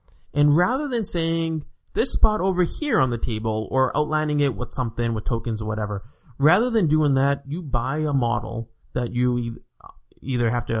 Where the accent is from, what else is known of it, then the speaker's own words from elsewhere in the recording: United States; being someone who lives here where I do, and of course being an American like you